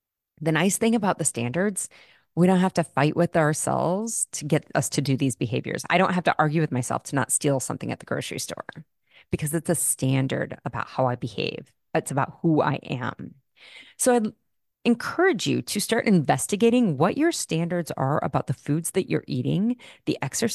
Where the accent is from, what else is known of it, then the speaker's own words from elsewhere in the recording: Wichita, Kansas, United States; I did this with my girlfriend a few years ago, invited her to Wichita to my hometown. We grew up here together